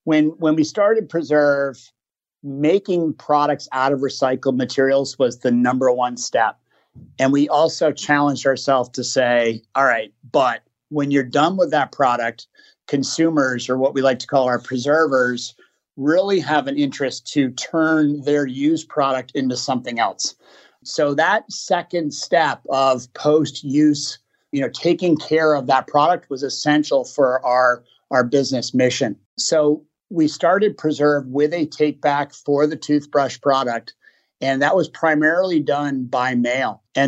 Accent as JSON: {"language": "English", "region": "Massachusetts", "country": "United States", "tie": "born or raised there", "said": "growing up in the Berkshires and the Berkshire Hills and out in nature"}